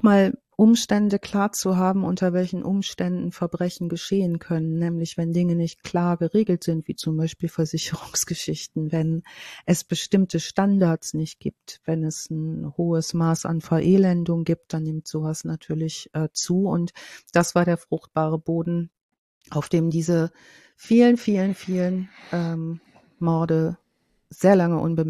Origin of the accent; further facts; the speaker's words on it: North Rhine-Westphalia, Germany; Ich komme ja aus Ostwestfalen, vom Plattenland.